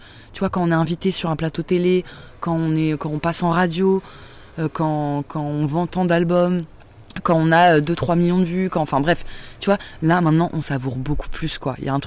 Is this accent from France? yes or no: yes; Saint-Denis, Île-de-France, France; on a grandi à Saint-Denis et tout, donc on avait quand même on n'est pas du tout né avec une cuillère en argent dans la bouche